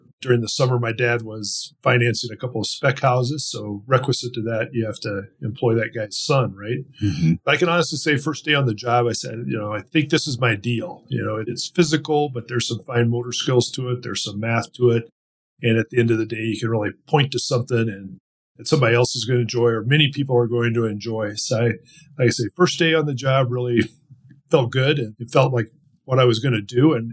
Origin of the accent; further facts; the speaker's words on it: Flagstaff, Arizona, United States; She's still in the house that I grew up in over in Coconino Estates.